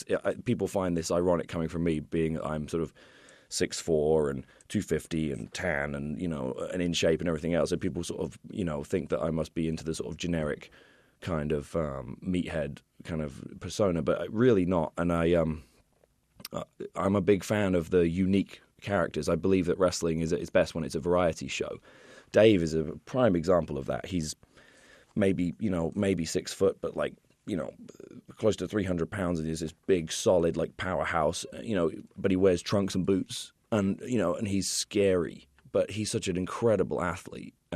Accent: United Kingdom; now in United States; I'm just as proud of sort of being a kind of, you know, adopted American as I am as being British.

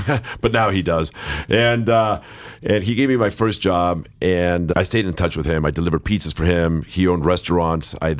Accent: Los Angeles, California, United States; I grew up here in Los Angeles.

